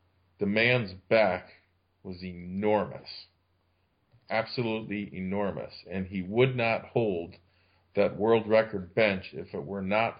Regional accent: Massachusetts, United States; I'm from Massachusetts, lived there most of my life.

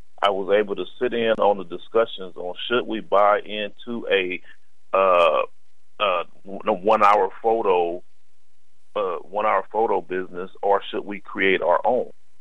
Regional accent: Compton, California, United States; I grew up in Compton, California

